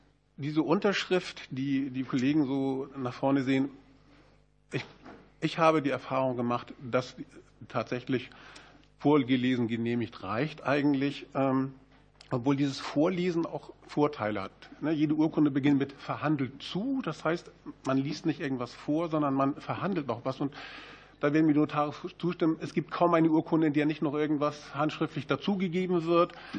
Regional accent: Schleswig-Holstein, Germany; Moin, meine Damen und Herren. Wie Sie an der Begrüßung erkennen, komme ich aus Schleswig-Holstein.

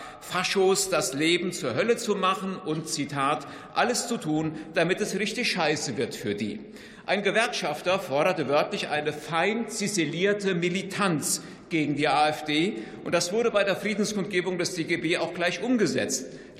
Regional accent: Giessen, Hesse, Germany; born there; das in meiner Geburtsstadt Gießen

